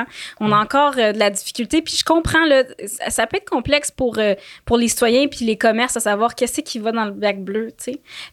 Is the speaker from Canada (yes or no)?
yes; Quebec City, Quebec, Canada; T'sais, chez nous, à Québec, j'ai pas le compost.